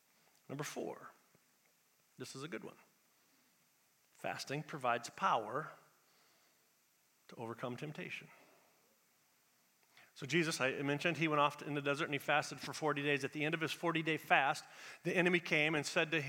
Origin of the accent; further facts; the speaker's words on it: United States; I know this is true about you, because A, I'm American, and B, I am indulgent.